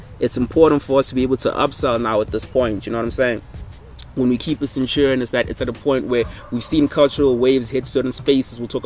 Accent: Limpopo, South Africa; We're starting to see guys where I'm from Limpopo originally.

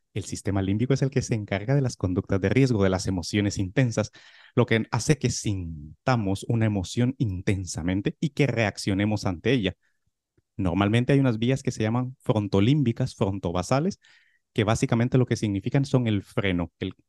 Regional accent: Guatemala; moved away as an adult; now in Palma de Mallorca, Spain; Yo soy guatemalteco y nacionalizado en España. Hice la carrera de medicina allí en mi país. Vine a España a hacer la residencia en neurocirugía en el Hospital Clínico San Carlos en Madrid. Y llevo 6 años ya trabajando como neurocirujano staff en Palma de Mallorca

